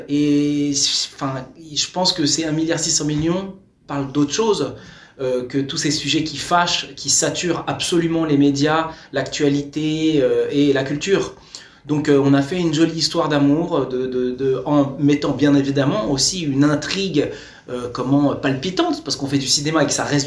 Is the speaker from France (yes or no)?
yes; Montfermeil, Île-de-France, France; on a grandi ensemble à Montfermeil. Moi, c'est tout le côté de la famille de ma mère qui habite à Montfermeil.